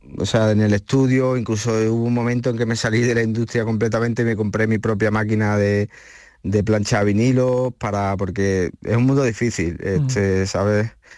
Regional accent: Los Palacios, Andalusia, Spain; accent: Andalusian; yo soy de Los Palacios y a mí pues llevamos 20 años aquí nosotros, pero somos muy andaluz, o sea, me refiero, se me nota que soy andaluz.

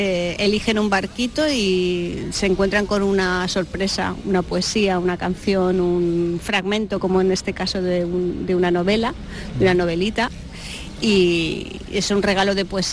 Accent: Castellón, Valencian Community, Spain; porque somos de allí, somos de Castellón

